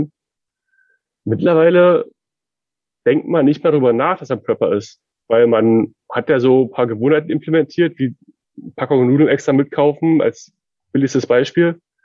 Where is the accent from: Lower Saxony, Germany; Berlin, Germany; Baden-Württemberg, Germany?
Berlin, Germany; Ich als Berliner kannte das überhaupt nicht, weil wenn hier mal irgendwie die Spree mal ansteigt, merkst du nichts von.